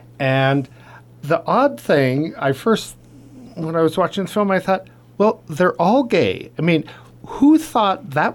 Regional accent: Montana, United States; because I'm from Montana, my favorite part was, of course, in Miles City

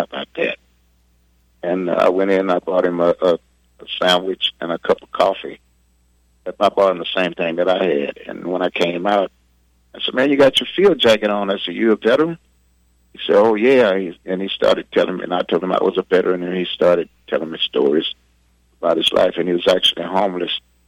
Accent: Louisiana, United States; not everybody knows that I'm from Louisiana.

